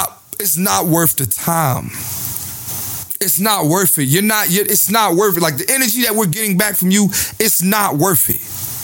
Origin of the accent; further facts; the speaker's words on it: Philadelphia, Pennsylvania, United States; See, I'm from Philly, right?